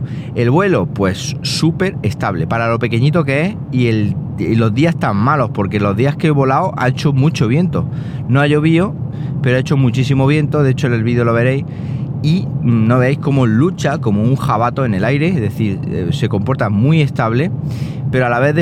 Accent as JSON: {"language": "Spanish", "country": "Chile", "said": "cuando estuve en Chile, en mi pueblo"}